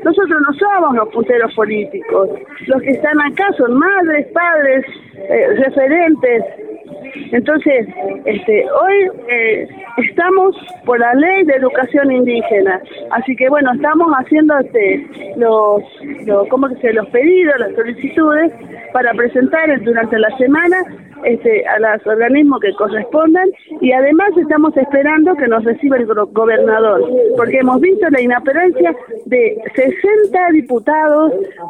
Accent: Argentina; A nosotros siempre nos hablan de igualdad, de que de somos argentinos, ¿no?

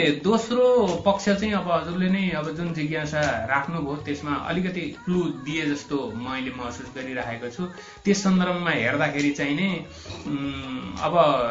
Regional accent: Biratnagar, Koshi Province, Nepal; मेरो घर चाहिँ विराटनगर हो, वार्ड नम्बर 3

